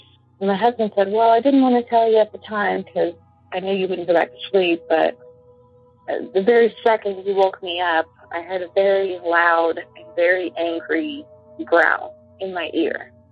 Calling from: Indiana, United States; from Indiana, and I just want to tell you a quick little story.

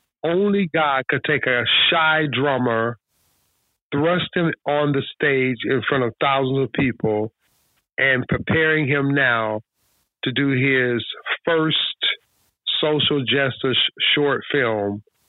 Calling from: California, United States; I'm calling from California.

